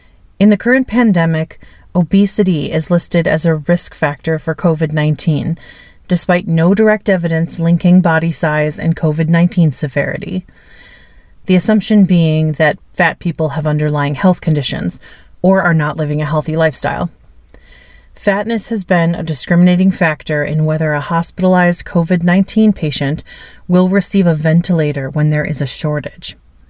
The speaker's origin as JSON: {"language": "English", "region": "Wisconsin", "country": "United States", "tie": "born or raised there", "said": "I grew up in Wisconsin, a place often satirized with farmlands and fat white farmers."}